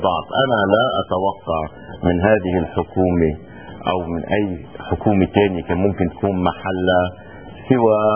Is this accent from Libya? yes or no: no; Lebanon; فإعلان بعبده هو بحد ذاته تسوية تحفظ لنا كلبنانيين خروج مشرف من سوريا